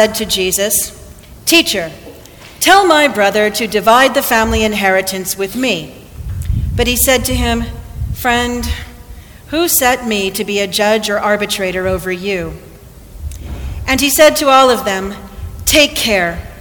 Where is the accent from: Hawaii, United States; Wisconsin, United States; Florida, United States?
Hawaii, United States; now in Thousand Oaks, United States; I then went to Hawaii and served in my hometown for 3 years, which is proof that you can go home again.